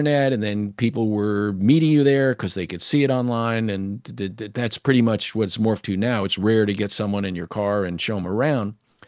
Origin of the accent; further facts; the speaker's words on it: Mount Vernon, New York, United States; I was born and raised in Mount Vernon, 22 minutes on the train from Grand Central Station.